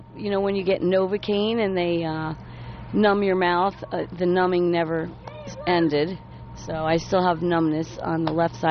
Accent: New York, United States; now in Columbus, United States; I'm from New York.

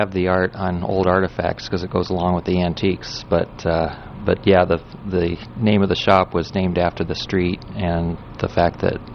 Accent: Geneva, Ohio, United States; Actually, I'm from Geneva. I grew up here.

